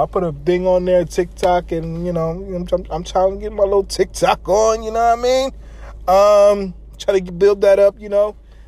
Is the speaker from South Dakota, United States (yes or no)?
no; Queens, New York, United States; also born or lived in Jamaica; As a Queens native myself, as a Jamaican myself, love Uriah Hall.